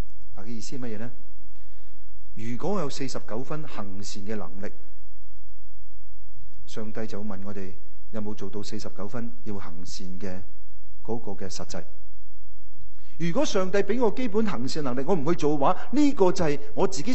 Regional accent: China; 用我们中国人很诚实讲一句话，圣人都有错

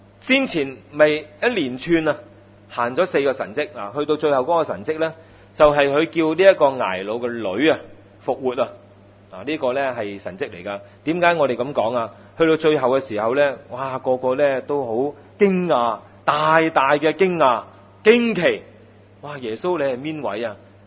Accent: Aberdeen, Southern District, Hong Kong; 我係惠州人嚟嘅，咁我就喺香港出世，我哋喺香港成長，我由細到我做仔嘅時間呢，我就喺香港仔大嘅，所以我係香港仔嚟㗎。真是香港阿北甸，阿北甸華富村大的。

